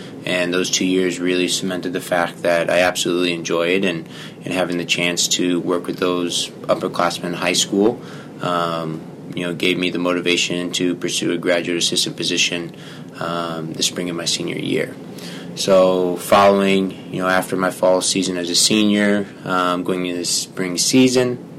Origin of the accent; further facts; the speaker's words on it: Chicago, Illinois, United States; also born or lived in Iowa; now in Bluffton, United States; which made the transition from going from, you know, growing up in Chicago area to a 50,000 person town in Iowa to a relatively smaller town here in Bluffton of about 4,000.